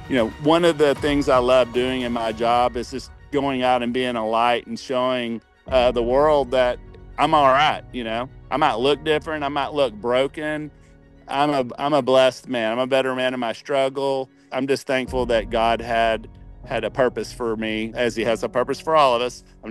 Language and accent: English; Arlington, Texas, United States; Well, I'm a native Texan. I was born in Arlington, and back in 1966, in my house, my fireplace fell off the wall and fell on top of me.